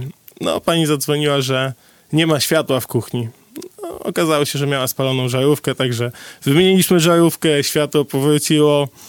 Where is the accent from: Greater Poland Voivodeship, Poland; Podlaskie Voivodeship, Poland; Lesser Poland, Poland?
Podlaskie Voivodeship, Poland; pochodzę również nieopodal z małej miejscowości, aczkolwiek jest to inna gmina, już inny powiat, aczkolwiek niedaleko, także tereny są mi znane od dziecka